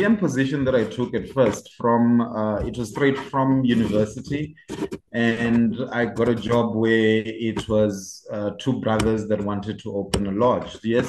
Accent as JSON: {"language": "English", "region": "Limpopo", "country": "South Africa", "tie": "born or raised there", "also_born_or_lived": "Cape Town", "said": "originally from Limpopo in the Vembe district, born and bred in the Venda area. So currently I reside in a town called Lüderhard. Have been here since, sure, forever."}